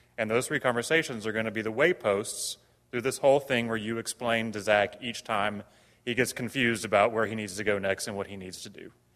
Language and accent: English; North Carolina, United States; the kind of corruption of the democratic process in North Carolina, my home state, which I feel very passionate about.